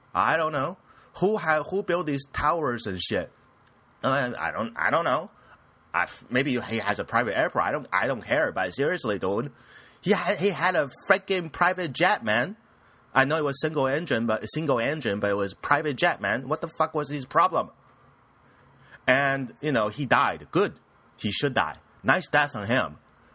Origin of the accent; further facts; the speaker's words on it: United States; I was like, excuse me, I'm American. Okay, forget I'm American. I am a Western country citizen, dude.